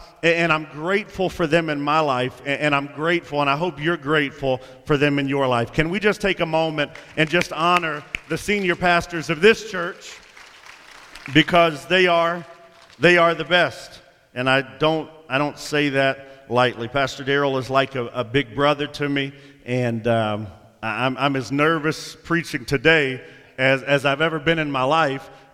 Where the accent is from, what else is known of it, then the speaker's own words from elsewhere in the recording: Houston, Texas, United States; We grew up in Houston, you know, a solid 15-hour drive from Orlando, but we went every summer, all of my life.